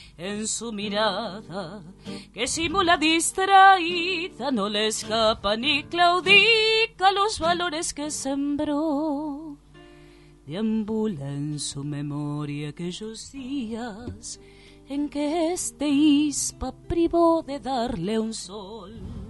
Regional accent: Florencio Varela, Buenos Aires Province, Argentina; now in Buenos Aires, Argentina; yo soy de Florencio Varela, del conurbano bonaerense. Soy profe, docente allá, también en la Casa de la Cultura.

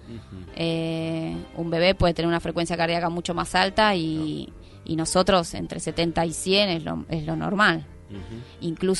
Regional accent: Argentina; Uno tiene la cultura también como argentino de que todo o se festeja comiendo

